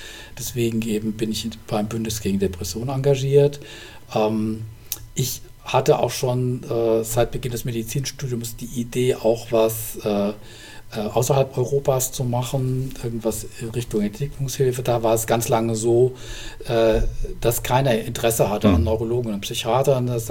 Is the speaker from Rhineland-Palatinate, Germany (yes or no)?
no; Darmstadt, Hesse, Germany; born or raised there; also born or lived in Heidelberg